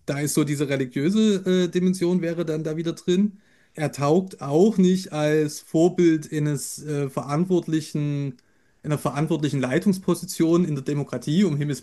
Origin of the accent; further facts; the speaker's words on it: Dresden, Saxony, Germany; born there; Ich bin ja 88 geboren in Dresden, also eine andere ostdeutsche Biografie.